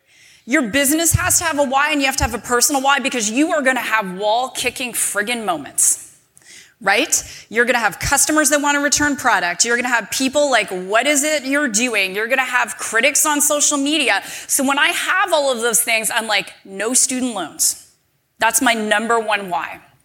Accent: Calgary, Alberta, Canada

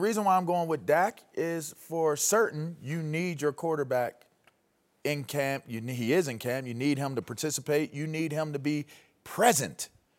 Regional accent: Pittsburgh, Pennsylvania, United States; Now, I'm from Pittsburgh. I'm a fan of James. I'm a fan of the Steelers.

